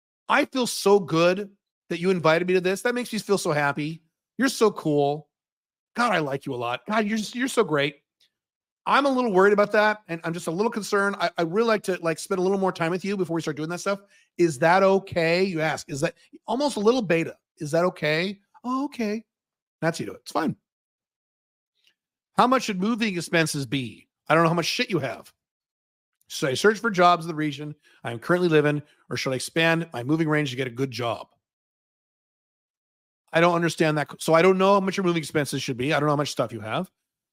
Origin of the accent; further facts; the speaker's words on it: United States; And I love visiting London as an American.